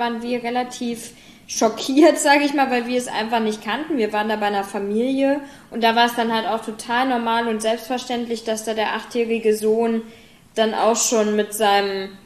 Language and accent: German; Germany; Gut, wir sind auch beide jetzt nicht auf einem kompletten Dorf, beispielsweise aufgewachsen in Deutschland, wo irgendwie viel Wald ist und viel Förster.